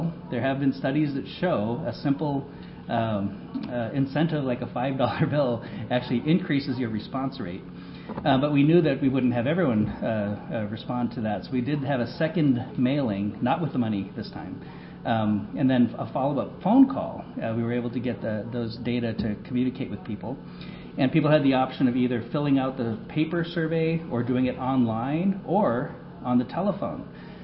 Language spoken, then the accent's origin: English; South Dakota, United States; now in North Dakota, United States; So I'm originally from South Dakota, but I now work in North Dakota at North Dakota State University.